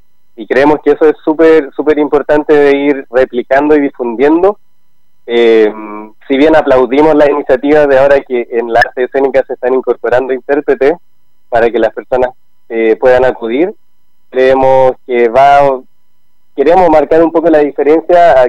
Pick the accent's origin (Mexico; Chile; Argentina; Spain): Chile; Valparaíso; que somos todos de Valparaíso